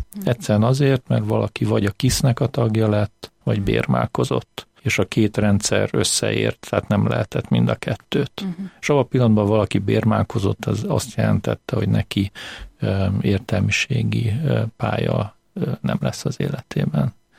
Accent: Mosonmagyaróvár, Győr-Moson-Sopron, Hungary; born there; Mosonmagyaróváron születtem, ott is kereszteltek

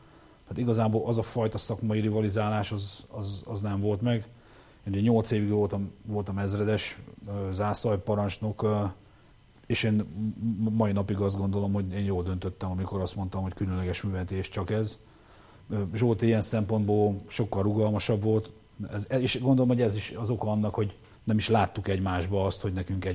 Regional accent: Hódmezővásárhely, Csongrád-Csanád, Hungary; én Vásárhelyről vagyok

